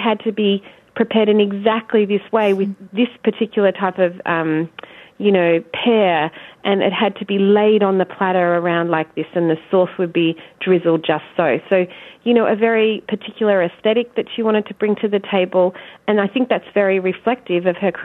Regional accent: Australia; here I am from Australia, discovering this very domestic day-to-day side of a man who's become an icon.

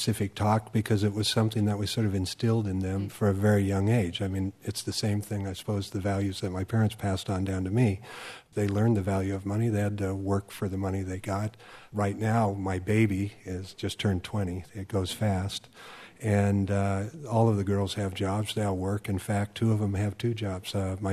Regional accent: Milwaukie, Oregon, United States; I grew up here in Milwaukee, Oregon

